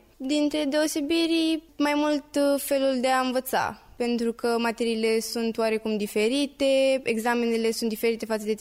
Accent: Craiova, Dolj, Romania; Din Craiova.

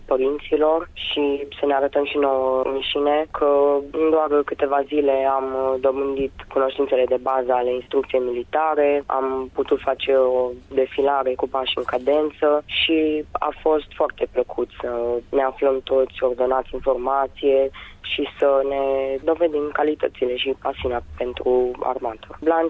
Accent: Făgăraș, Brașov County, Romania; sunt elev în clasa 9B la Colegiul Național Militar Mihai Viteazul din Alba Iulia și vin din Făgăraș, județul Brașov.

